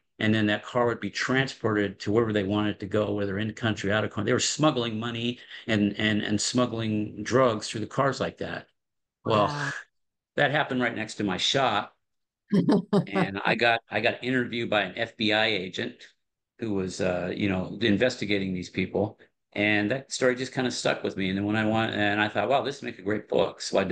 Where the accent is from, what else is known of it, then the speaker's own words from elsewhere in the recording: Sheridan, Wyoming, United States; moved away as an adult; now in Lancaster, United States; Well, I live in Lancaster, Pennsylvania with my wife, Cheryl, and we've been here since 1996. I grew up in Sheridan, Wyoming, and I went to college, University of Wyoming.